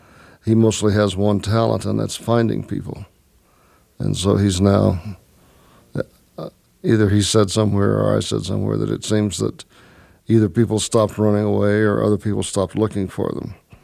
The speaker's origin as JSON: {"language": "English", "region": "Texas", "country": "United States", "tie": "born or raised there", "said": "I grew up in Texas and never felt very much at home there."}